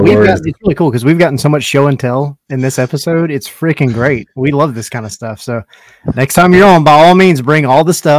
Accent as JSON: {"language": "English", "town": "Atlanta", "region": "Georgia", "country": "United States", "said": "I'm from Atlanta."}